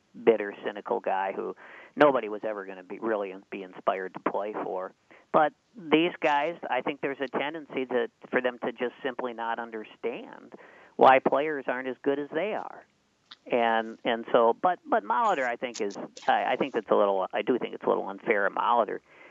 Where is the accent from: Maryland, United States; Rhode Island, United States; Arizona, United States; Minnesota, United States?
Minnesota, United States; also born or lived in Chicago; Well, of course, I'm a Minnesotan, and you know, the only other city I've lived in, Chicago, where people were even less optimistic about their teams.